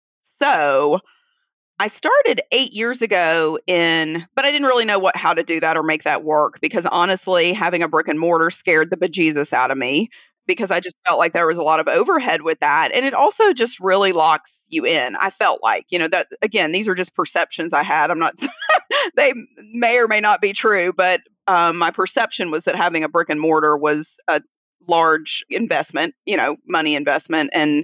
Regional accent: the South, United States; I'm from the South, if you can't tell.

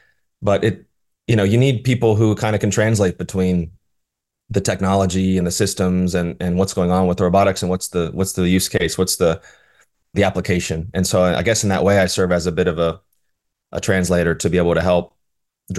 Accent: Appalachia, United States; Well, I grew up in the United States in the Appalachian region, which has a pretty strong history of energy.

